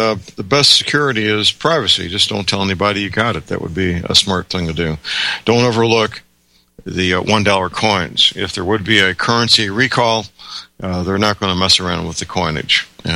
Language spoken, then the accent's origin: English; St. Louis, Missouri, United States; born or raised there